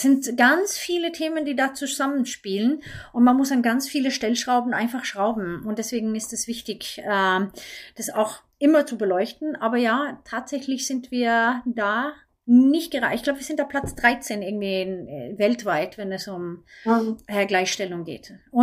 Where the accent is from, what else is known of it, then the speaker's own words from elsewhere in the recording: Sweden; German is a second language; Ich komme ja aus Schweden, wie man am Anfang gehört hat.